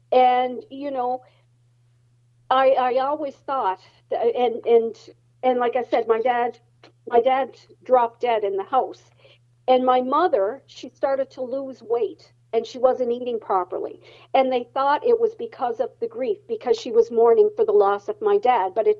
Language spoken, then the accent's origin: English; Glace Bay, Nova Scotia, Canada; But I'm from Glace Bay, but it's happening in Sydney.